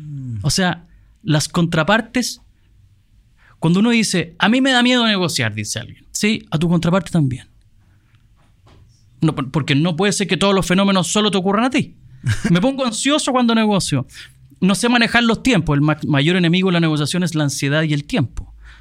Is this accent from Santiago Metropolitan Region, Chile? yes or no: yes; San Bernardo, Santiago Metropolitan Region, Chile; born there; Yo nací en San Bernardo, que es una comuna popular de Santiago, para los que ven este podcast y escuchan de otros países. Y nací en una familia absolutamente clase media.